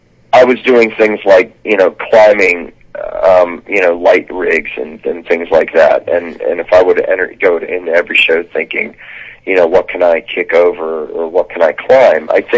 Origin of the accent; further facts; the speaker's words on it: Johnstown, Pennsylvania, United States; I used to work at a coffee shop in a mall in my hometown of Johnstown, Pennsylvania.